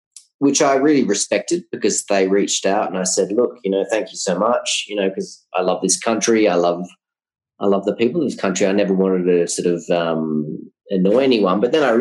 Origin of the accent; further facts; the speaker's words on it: Australia; Yes, I'm foreigner. Yes, I'm an Australian, but no, I'm not a sex tourist.